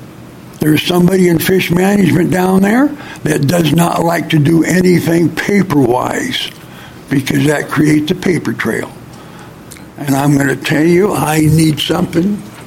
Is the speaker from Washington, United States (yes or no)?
yes; Aberdeen, Washington, United States; I'm from Aberdeen, Washington, and I'm going to follow up Joe.